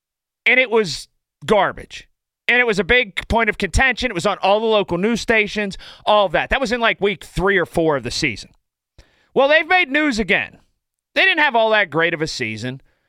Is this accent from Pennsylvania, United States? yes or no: yes; Sharpsburg, Pennsylvania, United States; My alma mater, the Fox Chapel Foxes, and I grew up in South Central Fox Chapel, which is Sharpsburg, okay?